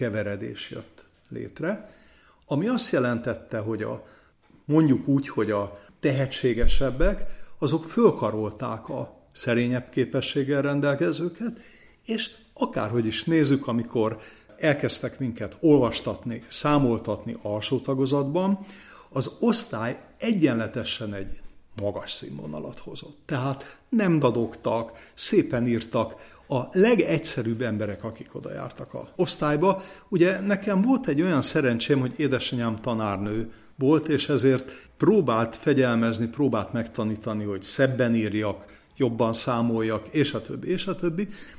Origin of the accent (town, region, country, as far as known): Budapest, Hungary; born or raised there